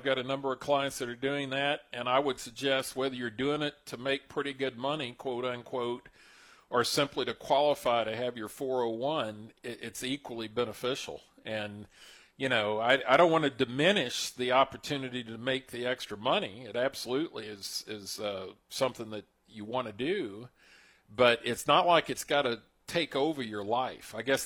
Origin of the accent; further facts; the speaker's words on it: Pasadena, California, United States; You know, I am from Pasadena, right?